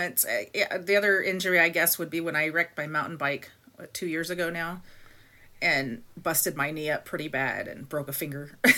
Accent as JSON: {"language": "English", "region": "Arizona", "country": "United States", "tie": "born or raised there", "said": "I've never been to Las Vegas, even though I was born and raised in Arizona."}